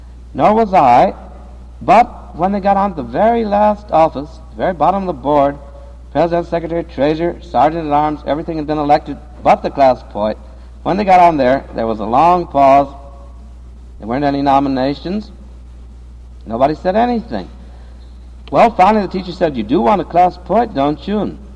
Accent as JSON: {"language": "English", "town": "Joplin", "region": "Missouri", "country": "United States", "tie": "born there", "said": "I was born in Joplin, Missouri, but I belonged to a family that was always moving."}